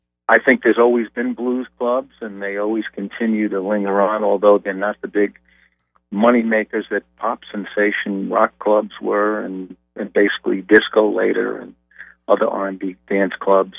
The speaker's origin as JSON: {"language": "English", "region": "New York", "country": "United States", "lives_now": "Florida, United States", "said": "But, I mean, I'm a New Yorker. It's in my blood. I don't think I'll ever get that out."}